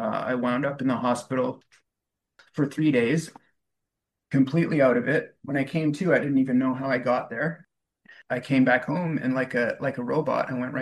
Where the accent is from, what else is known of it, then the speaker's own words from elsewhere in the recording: Vancouver, British Columbia, Canada; also born or lived in Yukon; So yeah, I was born in the Yukon. My early formative years were in the 80s, but those years were spent in Vancouver.